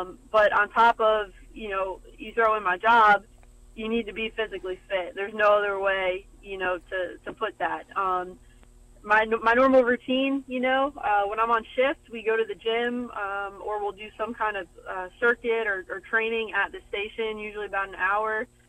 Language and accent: English; New York, United States; because, you know, I'm from New York. I was there, you know, when 9/11 took place.